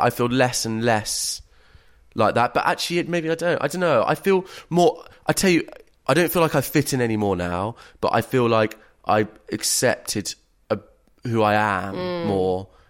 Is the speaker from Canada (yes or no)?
no; England, United Kingdom; I think as a English middle class man, which I always struggle to define myself as, I still feel like a boy.